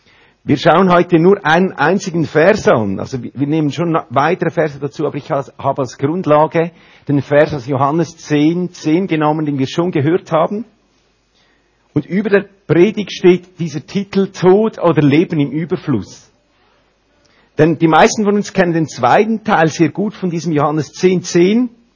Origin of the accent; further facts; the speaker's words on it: Olten, Solothurn, Switzerland; now in Uri, Switzerland; Ich bin im Mittelland aufgewachsen, Region Olten. Wir sind verheiratet, meine Frau und ich, seit 11 Jahren. Wir haben 3 Kinder und wir wohnen seit 7 Jahren im schönen Kanton Uri.